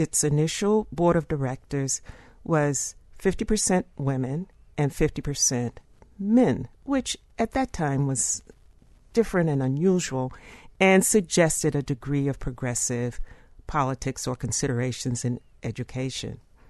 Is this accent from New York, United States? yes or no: no; Tallahassee, Florida, United States; I grew up in Jim Crow, Tallahassee, in the backyard of Florida A&M University.